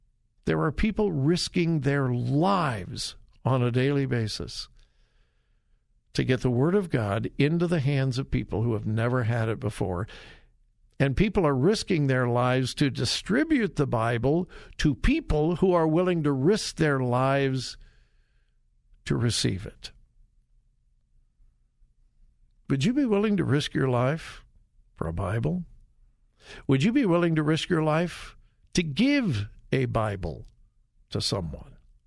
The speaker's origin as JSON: {"language": "English", "region": "California", "country": "United States", "tie": "born or raised there", "said": "Because growing up in California, it was Lancaster. Here in central Ohio, it's Lancaster."}